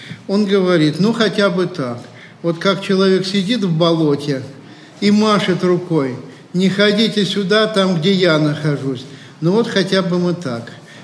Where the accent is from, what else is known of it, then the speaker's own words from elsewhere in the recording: Ural, Russia; Родился я на Урале, такой в обычной семье, пришел в церковь подростком и помогал при храме